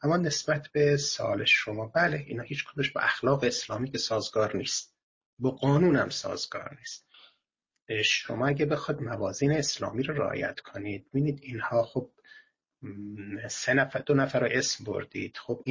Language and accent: Persian; Iran; بالاخره ما هم ایرانی هستیم و دلنگران این اتفاقاتی که داره میفته